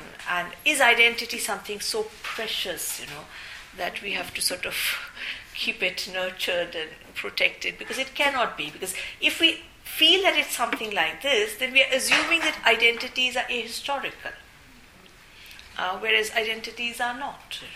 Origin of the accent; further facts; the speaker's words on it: India; And I myself in India would never define myself as an Asian Indian. I'm simply Indian